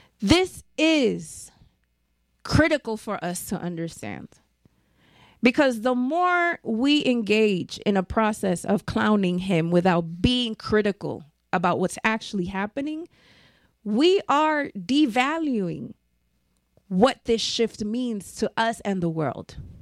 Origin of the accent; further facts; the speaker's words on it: New York, United States; I'm from New York. We know it.